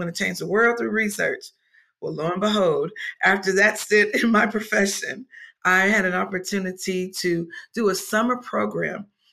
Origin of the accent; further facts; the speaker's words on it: Trotwood, Ohio, United States; now in Houston, United States; Trotwood, Ohio. Trotwood, Ohio.